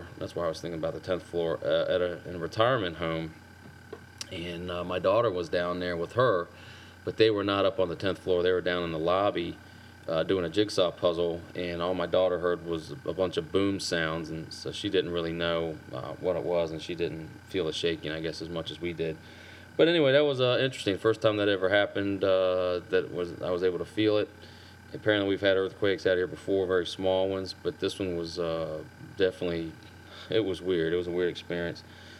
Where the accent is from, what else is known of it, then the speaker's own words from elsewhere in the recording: San Leandro, California, United States; born there; I was born in San Leandro, California, which, there's earthquakes out there.